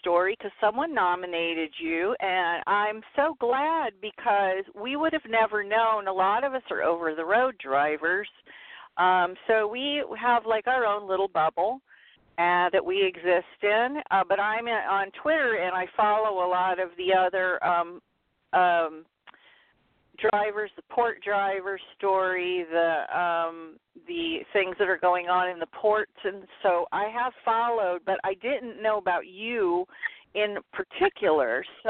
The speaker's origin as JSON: {"language": "English", "town": "Los Angeles", "region": "California", "country": "United States", "tie": "born there", "said": "I was born in Los Angeles. And and so I'm familiar. My dad was a fisherman, so we were always around the port there."}